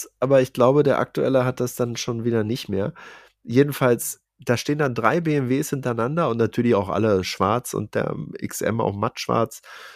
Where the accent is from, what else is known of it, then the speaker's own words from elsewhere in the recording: Berlin, Germany; Ich bin Neuköllner, ich darf das sagen. Ich bin in Neukölln geboren.